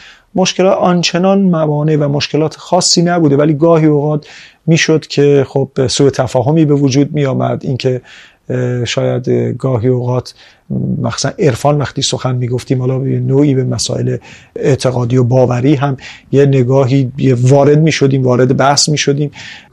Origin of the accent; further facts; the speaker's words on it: Iran; همه ما ایرانی هستیم